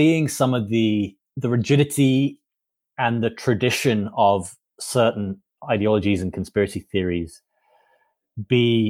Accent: Washington, District of Columbia, United States; one that happened here in my hometown, I think in 2016, when somebody opened fire at a pizzeria

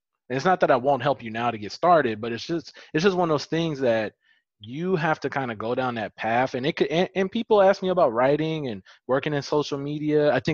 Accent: Oklahoma, United States; This is I'm from Oklahoma. You saw what was happening in Oklahoma.

